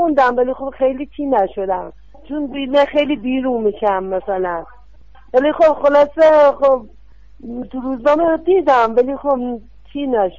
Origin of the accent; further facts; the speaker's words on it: Yazd, Iran; من خودم بچه یزدم بچه، ولی 32 ساله اینجا هم خب